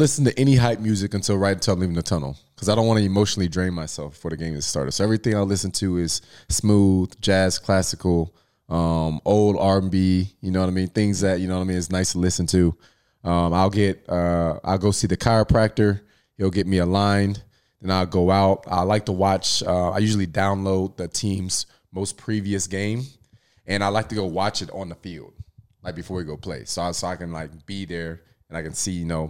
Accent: Louisiana, United States; I grew up in Louisiana, and I grew up on LSU football. And down there, football is damn near a religion.

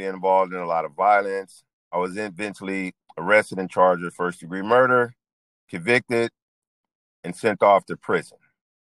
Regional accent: Los Angeles, California, United States; growing up in South Central LA. You know, it was gangs there.

